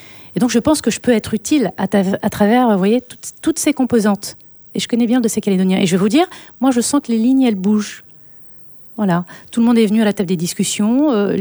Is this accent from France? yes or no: yes; France; born there; Mes parents sont immigrés marocains. Moi, je suis née en France. Mes parents sont immigrés marocains. Je viens d'un milieu très populaire.